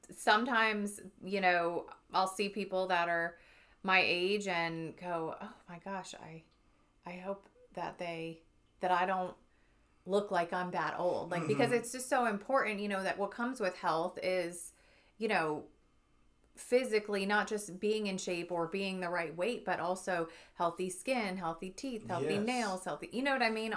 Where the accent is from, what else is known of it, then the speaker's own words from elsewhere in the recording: Florida, United States; Oh no, I'm from South Florida.